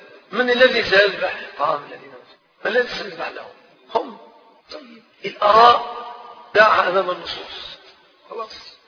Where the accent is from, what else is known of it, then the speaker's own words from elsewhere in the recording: Egypt; احنا من مصر